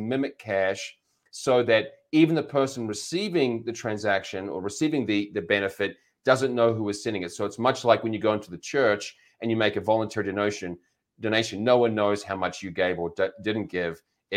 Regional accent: Canada; now in United States; I'm here in Colorado and I'm a Canadian citizen, but I live in the United States. Someone asked me, what would it take me to get back to Canada?

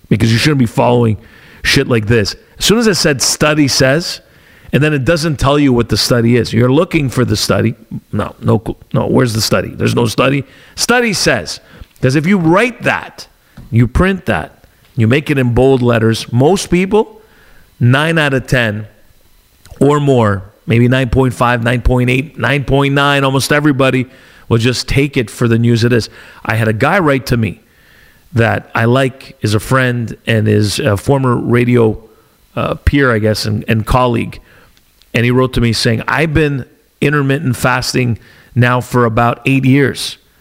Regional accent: Montreal, Quebec, Canada; when I was growing up in East End of Montreal, in Rosemont, near the Olympic Stadium

